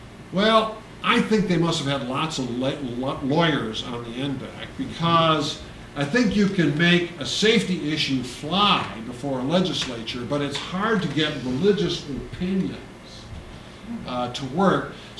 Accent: California, United States; California, my home state, they had some bills proposed to outlaw cloning

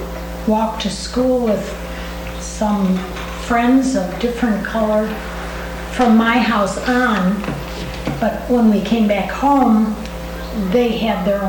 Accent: Illinois, United States; from Illinois, and I'm Irish. But really didn't know anything about my cultural background

